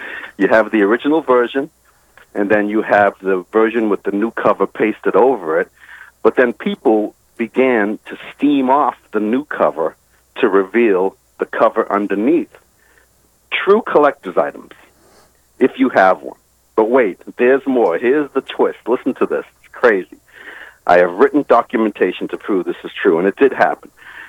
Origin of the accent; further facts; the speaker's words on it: United States; growing up in the United States in the 60s, as I did, was a different experience